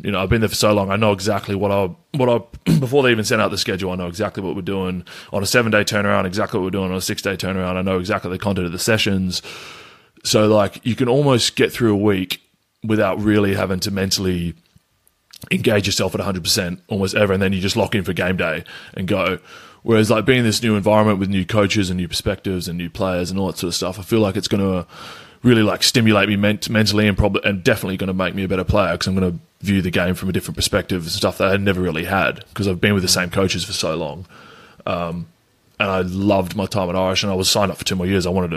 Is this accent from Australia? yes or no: yes; Perth, Western Australia, Australia; moved away as an adult; now in London, United Kingdom; Like I came here as I was 22, but I was still a kid. Like I was living at home in Perth when I moved over.